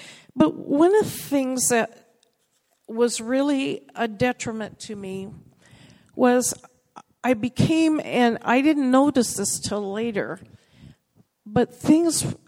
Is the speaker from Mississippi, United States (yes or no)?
yes; Biloxi, Mississippi, United States; born there; And so I was born in Biloxi, Mississippi. My dad was in the Coast Guard. And we moved around a lot.